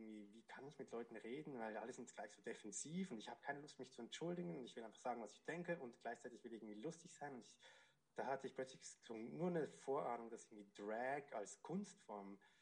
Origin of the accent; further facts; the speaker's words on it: Zurich, Switzerland; Ich bin in Zürich in Schwammendingen aufgewachsen. Das ist so ein bisschen der verpönte Bezirk in Zürich, wo alle drüber lachen, wenn man da aufgewachsen ist. Und jetzt bin ich außerhalb von Zürich auf dem Land, auf diesem Lebenshof